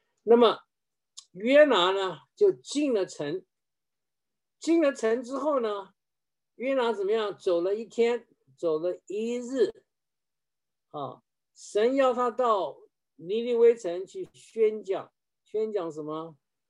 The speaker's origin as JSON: {"language": "Chinese", "country": "China", "said": "我们中国人说披麻戴孝"}